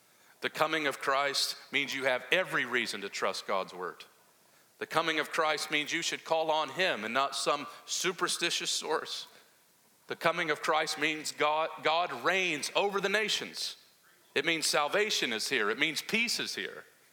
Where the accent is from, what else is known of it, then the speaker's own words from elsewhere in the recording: Barbourville, Kentucky, United States; also born or lived in Detroit; I was born in Detroit, but grew up in a small town in Kentucky called Barberville.